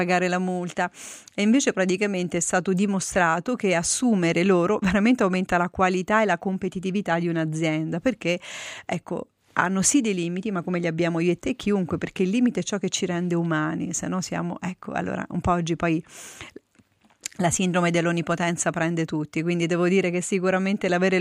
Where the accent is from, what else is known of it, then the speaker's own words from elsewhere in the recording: Abruzzo, Italy; io sono abruzzese